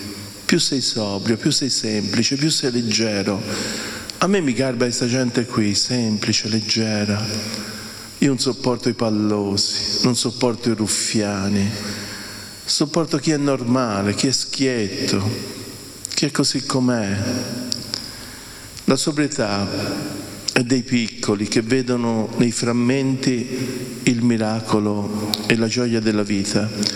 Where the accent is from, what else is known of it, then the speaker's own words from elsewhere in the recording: Tuscany, Italy; Io amo l'ironia, un po' da toscano a prendere in giro, e noi toscani si prende in giro gli altri, ma prima ci si prende in giro noi.